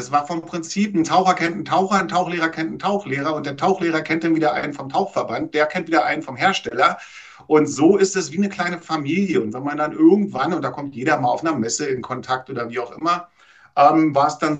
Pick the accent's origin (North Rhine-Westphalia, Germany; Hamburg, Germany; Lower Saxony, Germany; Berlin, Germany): Berlin, Germany; also born or lived in Egypt / Spain; Berlin, da hast du mich jetzt gerade erwischt. Ansonsten bin ich sehr viel international unterwegs, war auch ein paar Jahre im Ausland tätig. Unter anderem in Ägypten, dann auch in Spanien vor 20 Jahren